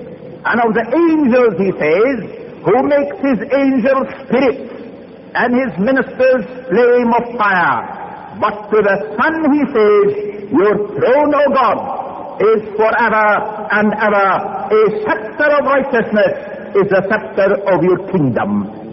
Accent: Nazareth, Northern District, Israel; I greet you tonight in the name of Jesus the Nazarene, the man from my hometown. In the city of Nazareth, we are taught never go see a friend empty-handed.

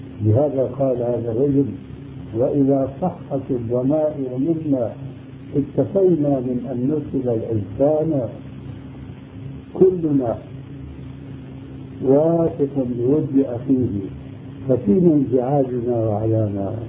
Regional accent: Syria; عندنا في سوريا الجنبرة يعني ناظر معروف هذا أو راسور أو ما أدري إيش اسمه عندكم جنبرة.

